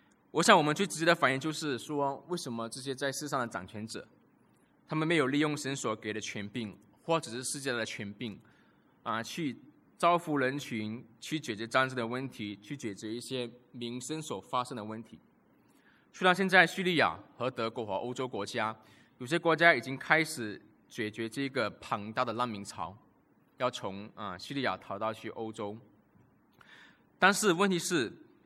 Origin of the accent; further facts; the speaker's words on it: Malaysia; 我跟他讲说我是马来西亚人，他们第一个反应是为什么你会说中文，我说因为我是马来西亚华侨